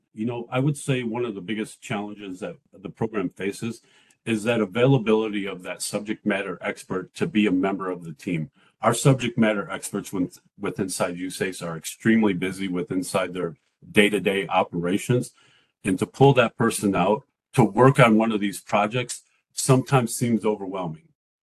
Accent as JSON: {"language": "English", "region": "Wisconsin", "country": "United States", "tie": "born or raised there", "said": "I was born and raised in Wisconsin."}